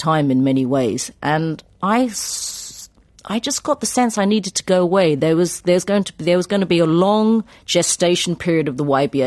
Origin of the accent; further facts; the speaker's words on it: United Kingdom; I mean, I'm a British Indian. I'm not English, but I'm British.